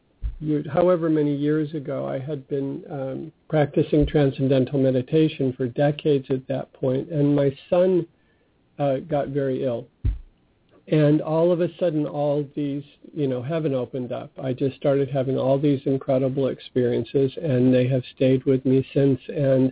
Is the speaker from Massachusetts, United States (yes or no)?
yes; Massachusetts, United States; So I grew up Jewish in Massachusetts. My mother was, 100% Italian.